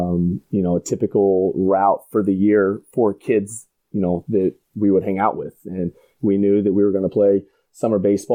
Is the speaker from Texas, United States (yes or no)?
no; Indiana, United States; I grew up in Southern Indiana